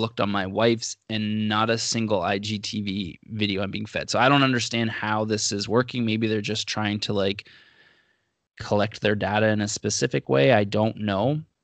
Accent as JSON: {"language": "English", "country": "Canada", "said": "because when we're Canadian."}